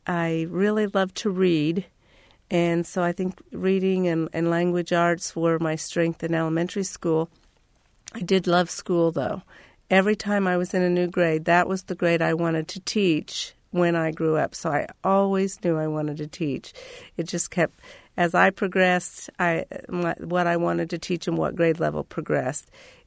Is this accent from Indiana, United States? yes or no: yes; Terre Haute, Indiana, United States; I grew up in Terre Haute, Indiana.